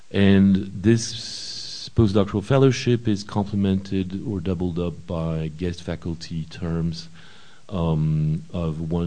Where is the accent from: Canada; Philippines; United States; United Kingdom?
United States; So being the American citizen here, I'm going to speak in English.